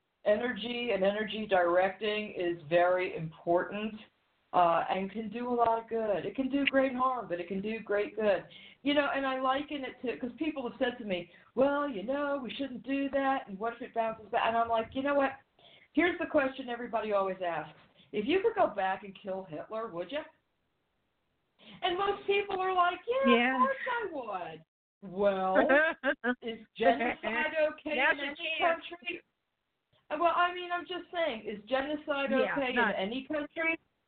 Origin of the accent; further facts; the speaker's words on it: United States; it's like, yeah, I'm sorry, I'm calling from America. Please don't hate me.